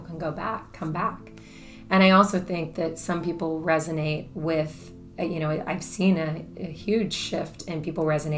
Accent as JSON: {"language": "English", "town": "Brooksville", "region": "Florida", "country": "United States", "tie": "born or raised there", "said": "I grew up in Brooksville, which is a small town in Central Florida. And I grew up on 20 acres of land."}